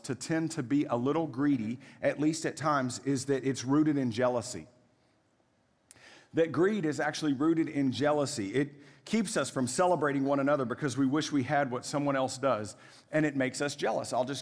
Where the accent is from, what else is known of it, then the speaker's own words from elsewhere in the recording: Waco, Texas, United States; I grew up in Waco